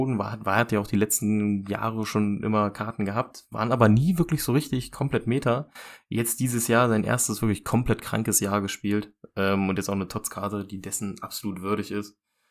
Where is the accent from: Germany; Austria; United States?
Germany; Wahrscheinlich, weil wir als Deutsche eher die Euroleague-Spiele von Liverpool sind als die Premier League-Spiele.